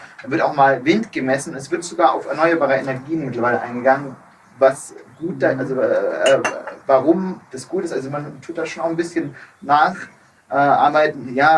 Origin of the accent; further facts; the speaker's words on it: Geislingen, Baden-Württemberg, Germany; hier gerade aus meiner alten Heimat auch, Geislingen, ja. Da ist man sehr verwurzelt, sehr Heimat.